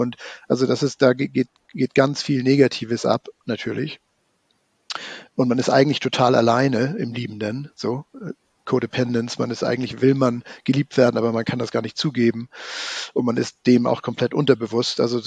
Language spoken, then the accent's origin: German; Hamburg, Germany; moved away as an adult; also born or lived in San Francisco, United States; weil ich ja damit aufgewachsen bin als Hamburger, selbst nach 20 Jahren San Francisco